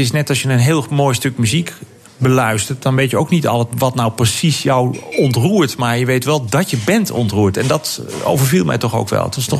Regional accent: Netherlands; En ik zou ons toewensen als Nederlanders om daar meer van te genieten.

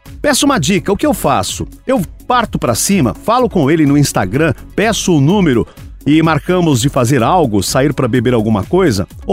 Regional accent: Limeira, São Paulo, Brazil; Fui criado em Limeira.

